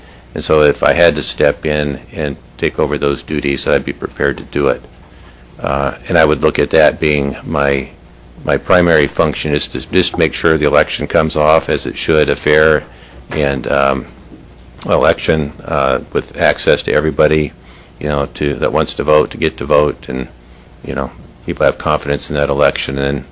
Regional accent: Anchorage, Alaska, United States; I grew up pretty much in Anchorage, went outside to college, came back in the mid-70s

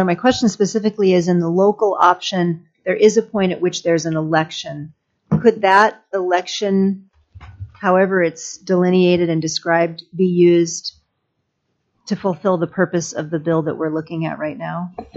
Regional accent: Sitka, Alaska, United States; in my hometown of Sitka, it's $10,000 to run a special election.

